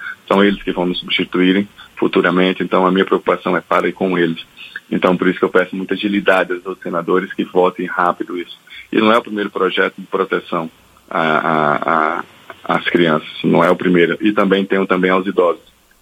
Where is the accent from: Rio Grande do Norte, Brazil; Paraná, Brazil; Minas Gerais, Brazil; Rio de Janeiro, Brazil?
Rio Grande do Norte, Brazil; Natal; não só de Natal, a minha terra natal, o meu estado, mas de todo o país.